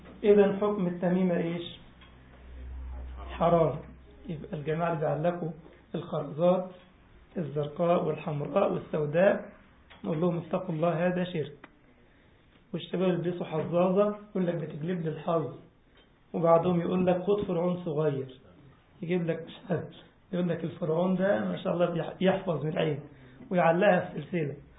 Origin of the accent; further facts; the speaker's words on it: Egypt; قلت لكم عندنا في مصر كان في لاعب كورة كده بيحلق أقرع